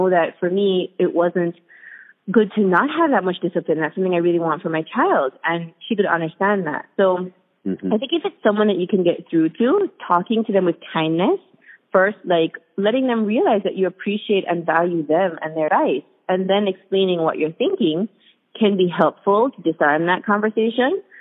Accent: Jamaica; now in New York, United States; I'm from Jamaica. My husband's Norwegian. And I'm Chinese-Jamaican, so my family has that, like, element of Chinese background. But the point is just that we live in New York

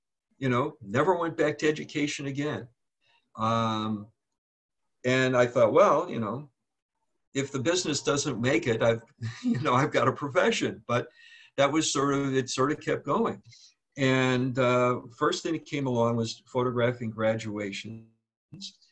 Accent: Chicago, Illinois, United States; So I'm now at the University of Kansas. I'm from Chicago.

